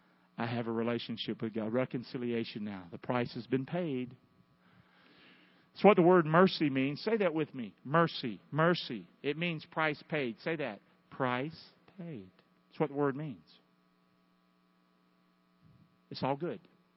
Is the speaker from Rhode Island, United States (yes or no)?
no; Rockingham, North Carolina, United States; I'd have never done that growing up in Rockingham.